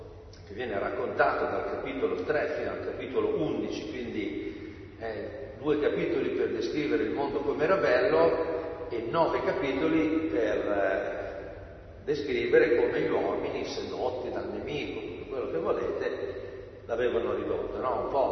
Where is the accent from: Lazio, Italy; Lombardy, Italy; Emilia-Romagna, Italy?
Emilia-Romagna, Italy; Bologna; Spero che la lingua riusciate a capirla, anche se vengo da Bologna.